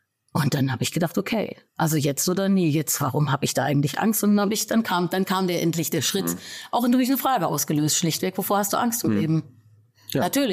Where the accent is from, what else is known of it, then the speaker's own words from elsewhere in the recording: Hesse, Germany; born there; Ich bin im Landkreis Fulda geboren, der früher sogar noch Landkreis Hünfeld war. Also in einem kleinen Ort bei Eiterfeld, der heißt Detloff-Roth. Mhm. Dort bin ich geboren worden.